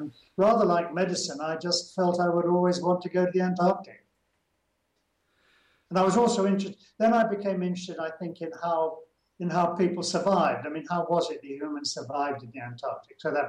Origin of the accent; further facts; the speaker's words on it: Manby, East Midlands, United Kingdom; born there; I was born in Manby, Lincolnshire on the 5th of April 1940.